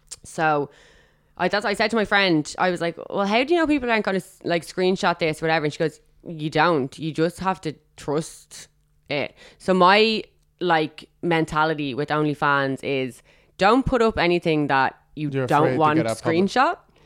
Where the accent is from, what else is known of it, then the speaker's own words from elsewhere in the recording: Dublin, Leinster, Ireland; Dublin. Rathfarnham.